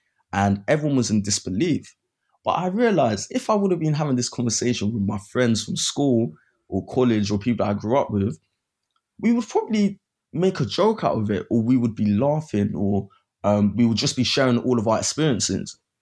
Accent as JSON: {"language": "English", "region": "London", "country": "United Kingdom", "tie": "born or raised there", "said": "But when I was growing up in Brixton, it was a sort of different place."}